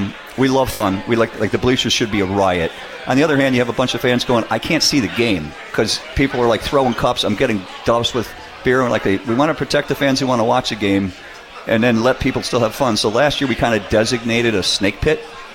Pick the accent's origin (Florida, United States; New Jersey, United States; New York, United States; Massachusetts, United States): Massachusetts, United States; Boston; And I grew up in Boston going to Fenway my whole life, so I'm not just a homer.